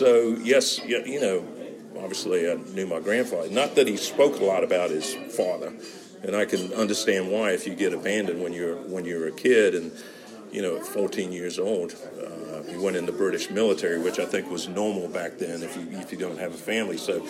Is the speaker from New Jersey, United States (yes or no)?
no; Charleston, South Carolina, United States; I'm from Charleston, South Carolina, in the U.S.